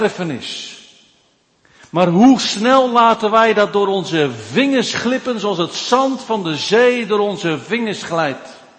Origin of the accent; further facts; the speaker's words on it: Zeeland, Netherlands; Nou, ik kom ze tegen hoor, maar in Zeeland. Bij ons in Zeeland.